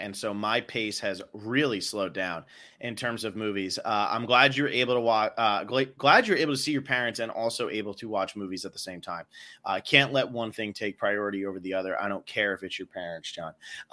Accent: New Jersey, United States; accent: New Jersey; I'm from New Jersey and my accent makes me say Cuarón.

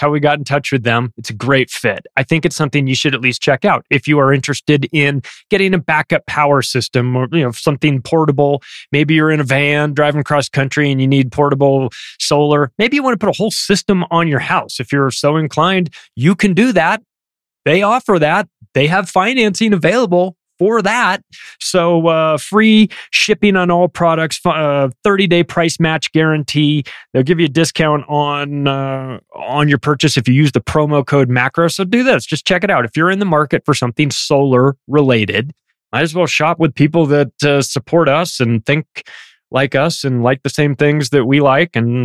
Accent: California, United States; that's where I grew up. I grew up in the Coachella Valley. I grew up down the street from there before we had any concerts.

